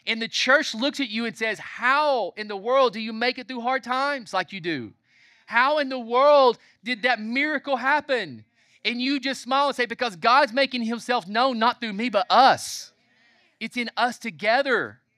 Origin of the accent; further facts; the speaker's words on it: the South, United States; I'm from the South, name another Southern family you know that's moved to multiple major cities in the West and not back home.